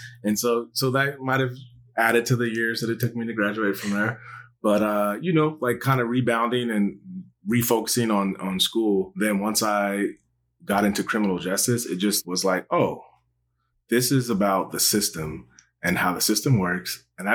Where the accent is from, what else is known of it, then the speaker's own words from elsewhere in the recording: San Diego, California, United States; Like, I grew up here in San Diego and did not have aspirations to go to college at all.